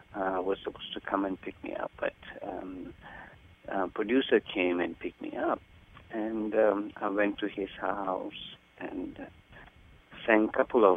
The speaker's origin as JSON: {"language": "English", "town": "Dharamshala", "region": "Himachal Pradesh", "country": "India", "said": "I'm from Dharamsala, India."}